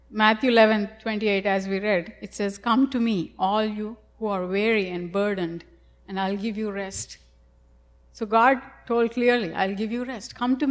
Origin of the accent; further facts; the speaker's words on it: India; I'm from India. I come from there, and it's a lot different from here.